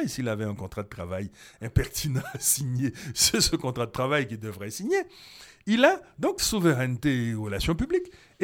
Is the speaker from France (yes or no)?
no; Port-au-Prince, Ouest, Haiti; avons la descente chez des cousins, de Miami, Boston, New York, Montréal, etc., où ils ont la descente chez nous à Port-au-Prince.